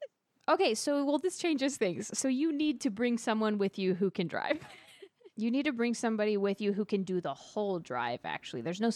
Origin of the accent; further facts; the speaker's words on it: the South, United States; I come from a driving culture. I grew up in the American South, and you have to drive there.